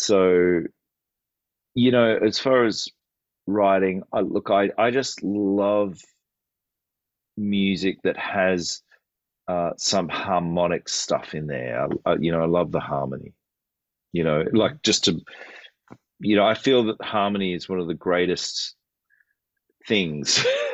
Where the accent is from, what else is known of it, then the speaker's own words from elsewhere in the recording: Australia; You know, I came from Australia and great play, there are great players here